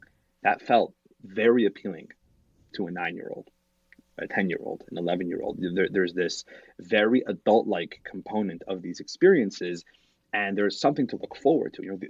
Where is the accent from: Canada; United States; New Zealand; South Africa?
United States; Salt Lake City, Utah; When I was growing up, I grew up in Salt Lake City.